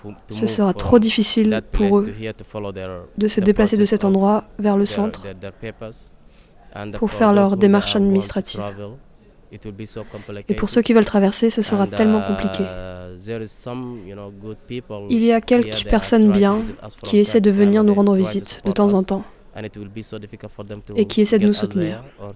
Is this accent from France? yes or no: no; Darfur, Sudan; Je suis du Soudan, Darfour.